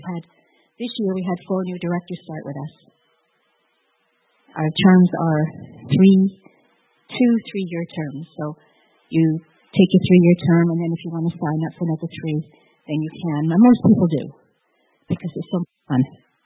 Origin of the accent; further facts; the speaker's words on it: Bradford, Yorkshire and the Humber, United Kingdom; I didn't know how to put Bradford in there, so I'm from Bradford.